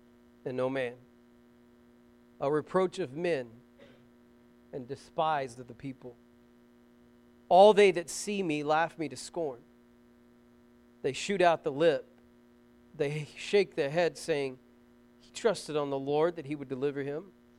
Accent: Bragg, Oklahoma, United States; where I grew up in Bragg, people didn't like people from Gore.

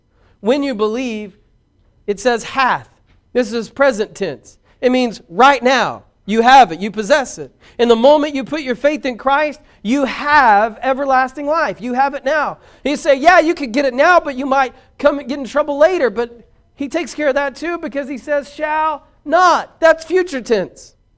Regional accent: Braggs, Oklahoma, United States; also born or lived in Vian; Now, I'm not a very smart person. I grew up in Braggs, Oklahoma. Some of you don't even know where that is.

